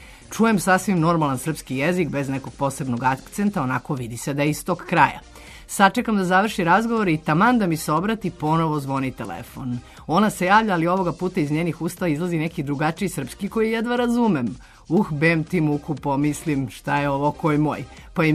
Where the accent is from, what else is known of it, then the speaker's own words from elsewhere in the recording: Šumadija, Serbia; ne znam, ne umem da razlikujem ta dva dijalekta, meni zvuče isto, ja sam Šumadinac.